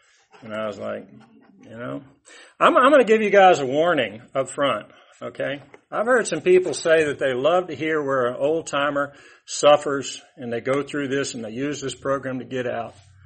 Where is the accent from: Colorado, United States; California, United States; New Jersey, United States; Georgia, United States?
Georgia, United States; Atlanta; I was born in 1955, so I'm coming up on 66 years old this next month. And I grew up in Atlanta. I was in East Point down there.